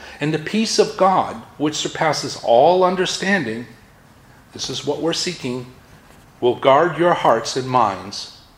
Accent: Massachusetts, United States; accent: Massachusetts; I'm using my Massachusetts accent now, I'm sorry.

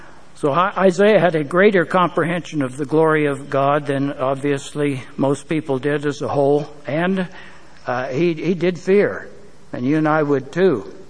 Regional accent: Dodge City, Kansas, United States; born there; including the plains of Kansas, where I was born in Dodge City.

